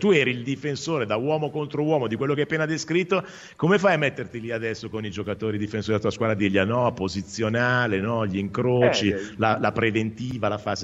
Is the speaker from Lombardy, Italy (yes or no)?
yes; Sesto San Giovanni, Lombardy, Italy; also born or lived in Milan; io sono nato a Milano, ma a un anno i miei genitori mi hanno portato a vivere a Sesto San Giovanni